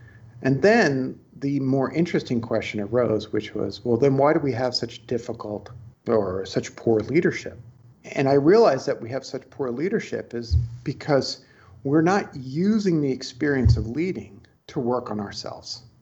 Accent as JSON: {"language": "English", "town": "Brooklyn", "region": "New York", "country": "United States", "said": "I'm from Brooklyn. I get really simple."}